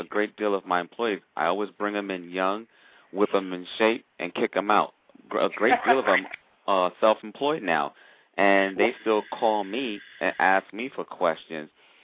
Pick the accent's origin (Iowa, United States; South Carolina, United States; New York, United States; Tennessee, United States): New York, United States; which is kind of strange because we're both from New York, and I know people in New York can be kind of flashy and things like that.